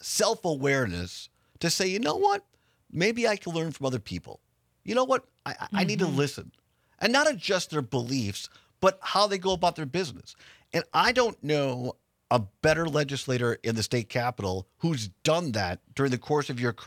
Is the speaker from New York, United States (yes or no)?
no; Richland Center, Wisconsin, United States; I've been in Muscatine, Wisconsin, in southwest Wisconsin, 10 miles from my hometown, Richland Center.